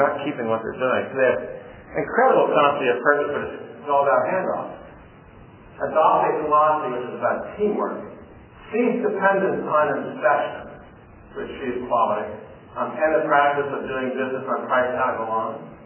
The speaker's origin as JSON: {"language": "English", "town": "Los Angeles", "region": "California", "country": "United States", "said": "Knocked on the door, said, \"We're from Los Angeles.\" I went up first, and we're from Los Angeles visiting, researching Deming."}